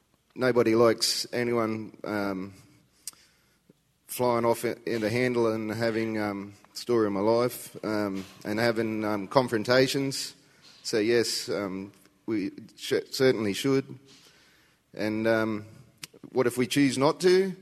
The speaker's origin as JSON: {"language": "English", "region": "Queensland", "country": "Australia", "said": "I'm from North Queensland, Australia."}